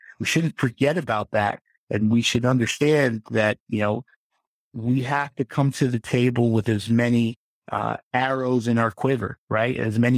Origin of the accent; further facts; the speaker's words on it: Ghana; also born or lived in United States; So I'm originally from Ghana in West Africa. That is, you know, I was born in America.